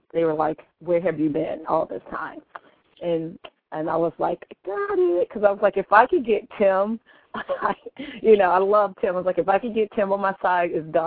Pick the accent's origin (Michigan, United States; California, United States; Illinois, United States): Illinois, United States; Chicago; I am from the Chi, 312.